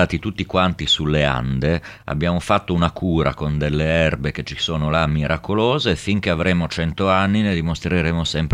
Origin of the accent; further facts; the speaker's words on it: Naples, Campania, Italy; volevo approfittare per salutare un'altra napoletana verace